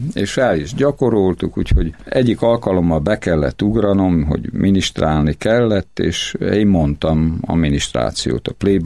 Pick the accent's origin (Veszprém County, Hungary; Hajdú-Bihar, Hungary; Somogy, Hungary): Veszprém County, Hungary; Borszörcsök; Hát ez nagyon szép helyen nevelődtem, Somlóhegynek a tövében, Borszörcsök nevű kis faluban, ahol nagyon vidám, boldog gyermekkorunk volt.